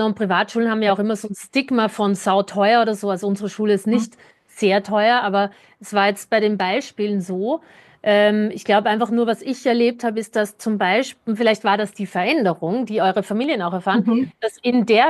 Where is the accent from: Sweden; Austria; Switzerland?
Austria; Es ist ja, ich komme aus Österreich.